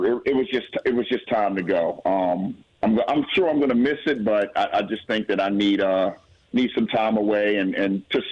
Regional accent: Maryland, United States; Long story short, born and raised in Frederick County. Moved to Walkersville back in 1977.

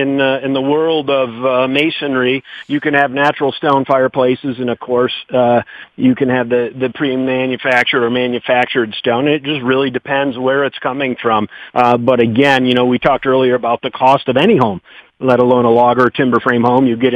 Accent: New York, United States; Well, Chris, you know, like I said, I am from New York, but I am a Steeler fan, even after last night

